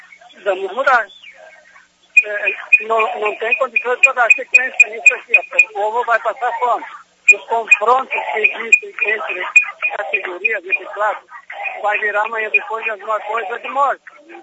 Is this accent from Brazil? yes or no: yes; Brazil; como brasileiro, sem dúvida, muito indignado